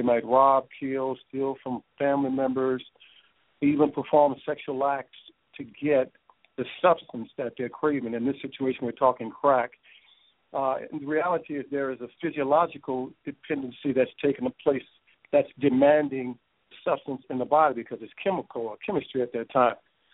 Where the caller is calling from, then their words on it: Metairie, Louisiana, United States; I'm calling from Metairie.